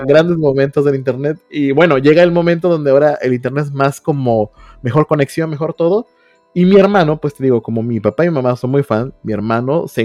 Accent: Veracruz, Mexico; yo también soy de Veracruz, ciudades pequeñas

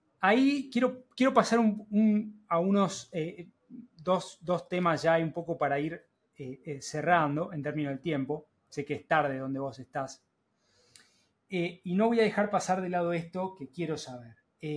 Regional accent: Argentina; now in Chile; yo soy argentino viviendo en Chile, pero soy argentino

